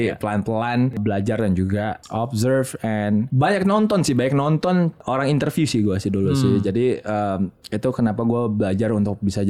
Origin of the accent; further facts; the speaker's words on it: Indonesia; I just personally told him kayak, oh ya gue dari Indonesia and I'm like, you know, a big fan of yours